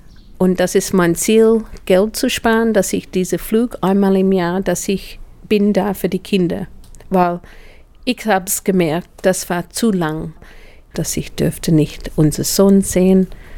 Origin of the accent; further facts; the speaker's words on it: Australia; German is a second language; moved away; Natürlich als Australierin hatte ich eine Möglichkeit